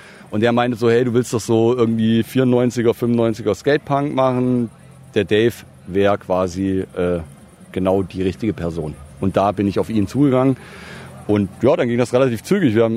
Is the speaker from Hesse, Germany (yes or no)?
yes; Hesse, Germany; Ich bin irgendwie aufgewachsen in Hessen, in so einem kleinen Dorf. Da ging nicht viel.